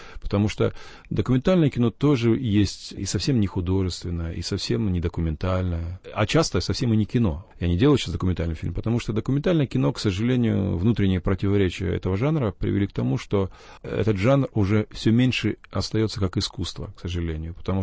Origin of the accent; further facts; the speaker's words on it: Kazakhstan; я не только родился в Казахстане, я 28 лет прожил там, знаете, это фактически всю сознательную жизнь свою.